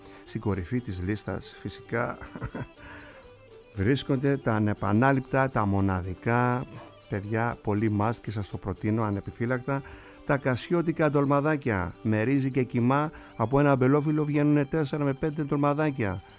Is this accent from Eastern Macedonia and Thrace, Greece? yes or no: no; Agia Marina, South Aegean, Greece; 5 είναι τα χωριά του νησιού, δεν θα σας πω λεπτομέρειες, είναι η Αγία Μαρίνα το χωριό μου.